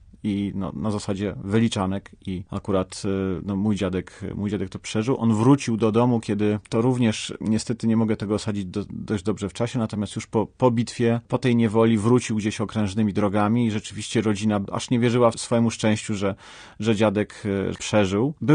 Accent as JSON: {"language": "Polish", "town": "Łódź", "region": "Łódź Voivodeship", "country": "Poland", "tie": "born or raised there", "said": "Ale również w Łodzi dosyć dużo przeżywaliśmy takich historycznych chwil. Sam jako dziecko pamiętam, dajmy na to wprowadzenie stanu wojennego"}